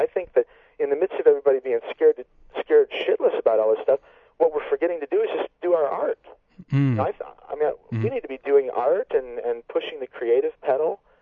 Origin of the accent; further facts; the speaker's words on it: Chicago, Illinois, United States; I grew up in Chicago, the Chicago area in Illinois. A son, the only son in a family of five, my mom, dad, two sisters, sort of middle class, white bread America, you know.